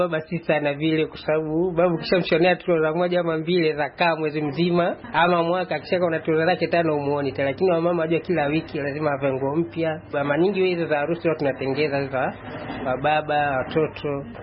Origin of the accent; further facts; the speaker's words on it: Tanzania; mimi ni Mtanzania